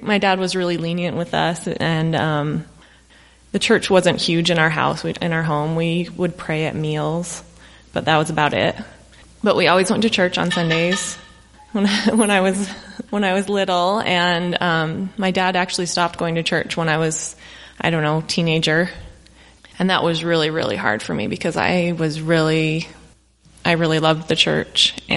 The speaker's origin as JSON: {"language": "English", "region": "Utah", "country": "United States", "tie": "born or raised there", "said": "I grew up just in a small town in Utah."}